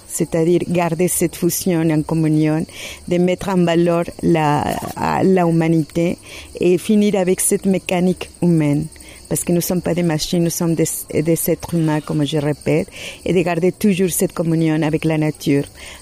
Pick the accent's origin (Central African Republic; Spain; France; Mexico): Mexico; southern Mexico; French is a second language; Et ils me disent, tu es de où? Et je dis, Maya. Maya? Ils sont vivants, les Mayas?